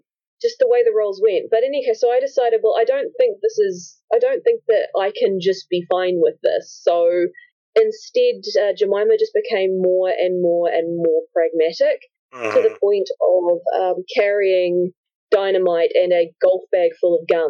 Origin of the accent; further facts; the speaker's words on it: New Zealand; So I'm from Aotearoa, New Zealand.